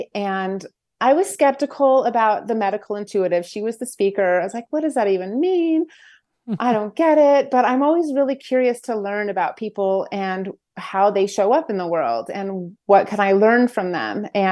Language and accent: English; Idaho, United States; So even though I left, and honestly, I was a little afraid to tell people I was from Idaho, because no one understood how beautiful and amazing the state is.